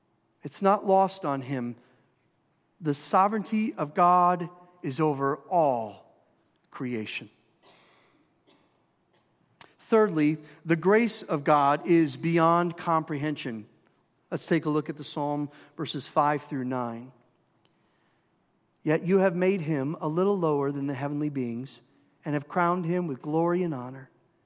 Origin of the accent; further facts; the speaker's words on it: Minnesota, United States; In Minnesota, I grew up out in the country. Double-wide trailer. My grandparents partitioned their land, gave us 8 acres.